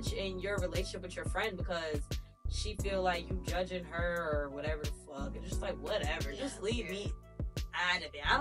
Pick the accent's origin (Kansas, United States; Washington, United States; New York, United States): New York, United States; I'm from New York. Okay. Upstate New York, yeah.